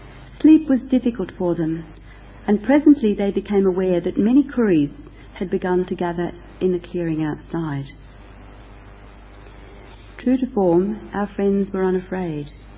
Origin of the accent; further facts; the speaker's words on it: Australia; As an Australian Quaker, I find this encounter hauntingly significant.